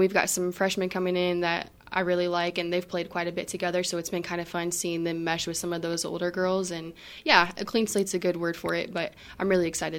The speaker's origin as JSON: {"language": "English", "town": "Belle Plaine", "region": "Kansas", "country": "United States", "tie": "born or raised there", "lives_now": "Emporia, United States", "said": "I grew up in Belle Plaine, Kansas. Went to school at ESU, so I was kind of familiar with the area and with the community."}